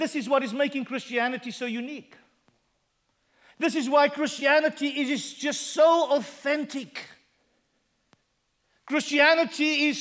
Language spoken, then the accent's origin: English; South Africa; English is a second language; And there is something that I can tell my wife in my mother tongue, which is one of the 11 official languages of South Africa, that is very special to me.